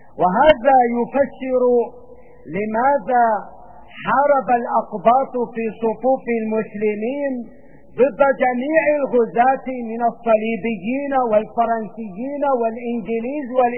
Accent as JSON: {"language": "Arabic", "country": "Syria", "said": "والواجب علينا جميعا كسوريين"}